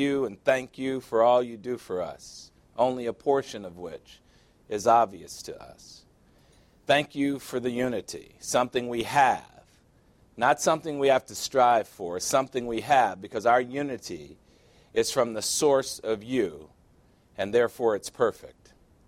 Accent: Chicago, Illinois, United States; I'm from Chicago, which is Warsaw, Poland in the United States, 1 million Polish people in Chicago.

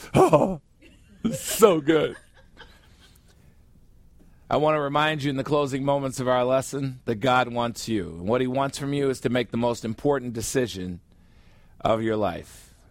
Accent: United States; When I go to China, I feel out of place because I'm an American.

